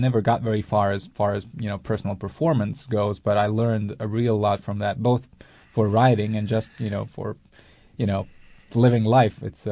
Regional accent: Latvia; I am a Latvian writer. I grew up in Latvia. I went to school in Latvia. Then I came to the U.S. for about 8 years, and I returned about a year ago. I went back home.

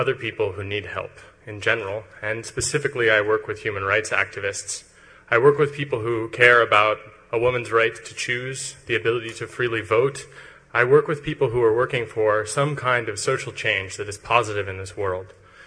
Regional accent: United States; I'm an American, born and raised

